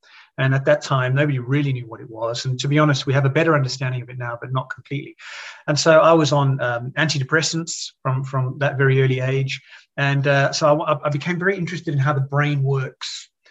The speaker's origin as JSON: {"language": "English", "country": "South Africa", "said": "Growing up in South Africa, which is where I'm originally from"}